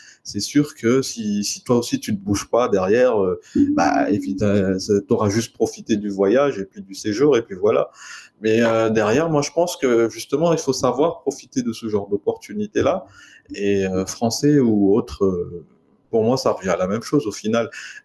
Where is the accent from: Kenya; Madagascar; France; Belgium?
Madagascar; on est malgache, effectivement, on a des connaissances, on sait faire des trucs.